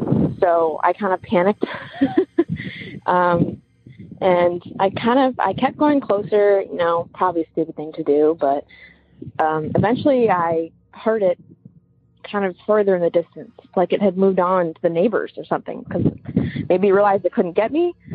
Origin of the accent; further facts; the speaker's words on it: Eugene, Oregon, United States; I'm from Eugene, Oregon.